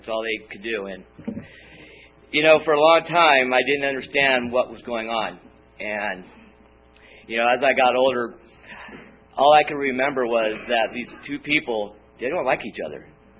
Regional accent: Long Beach, California, United States; I grew up in Long Beach, as I mentioned, and my neighborhood consisted of a lot of older kids, probably 5 years my senior.

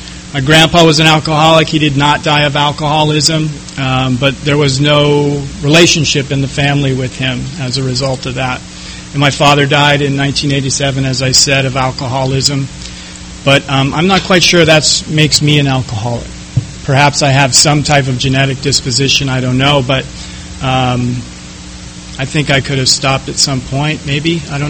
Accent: San Francisco, California, United States; So I'm from San Francisco. I was born in 1963, and Now I'm getting old. I am 52 years old.

